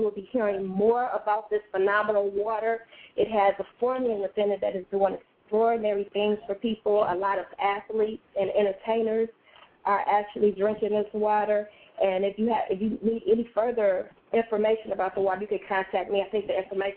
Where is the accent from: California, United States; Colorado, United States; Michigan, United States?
Michigan, United States; Detroit; I'm a native from Detroit, Michigan.